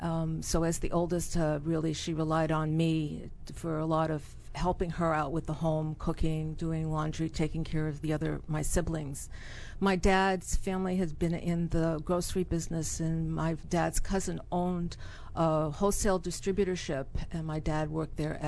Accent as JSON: {"language": "English", "region": "New Hampshire", "country": "United States", "tie": "born or raised there", "said": "No, I'm not a Maryland person. I grew up in the White Mountains of New Hampshire."}